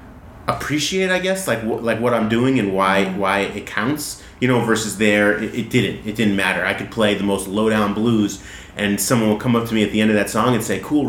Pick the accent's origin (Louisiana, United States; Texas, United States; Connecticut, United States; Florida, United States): Connecticut, United States; now in New York City, United States; And I'm originally from Connecticut, so New York City was kind of the normal choice for me. That's where most of my people were at.